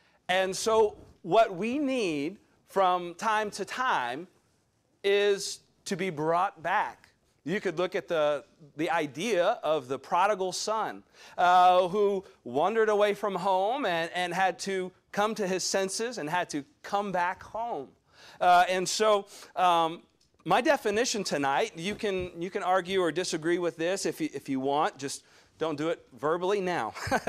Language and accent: English; Deep South, United States; I'm from the Deep South and the Bible Belt.